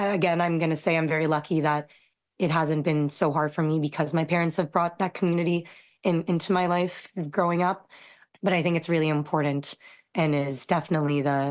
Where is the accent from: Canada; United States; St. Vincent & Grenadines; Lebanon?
Canada; I'm a Filipino Canadian and don't speak Tagalog word for word.